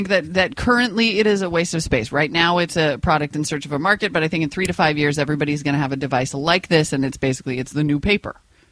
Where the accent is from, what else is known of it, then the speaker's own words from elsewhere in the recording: Montana, United States; also born or lived in North Dakota; I am from Montana, and I went to high school. And I went to high school in North Dakota.